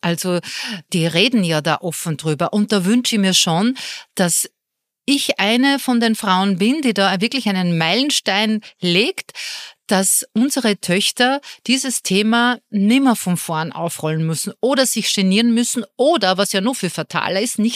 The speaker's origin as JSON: {"language": "German", "country": "Austria", "said": "Bei uns in Österreich vor einigen Wochen ist unsere Wetterfee auf ORF, die Christa Kummer, die ist von der Bildfläche verschwunden worden"}